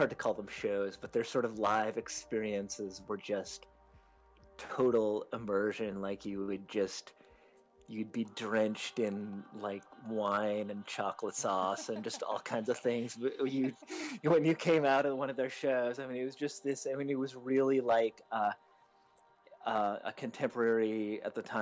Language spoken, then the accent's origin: English; Massachusetts, United States; No, I'm from Massachusetts, East Coast, United States originally.